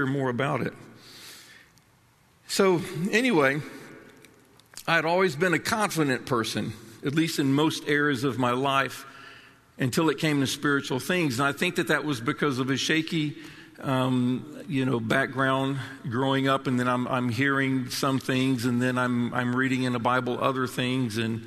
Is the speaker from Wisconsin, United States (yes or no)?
no; Florida, United States; also born or lived in California; now in Maryland, United States; And oddly enough, I was growing up in a Southern Baptist church down in Florida.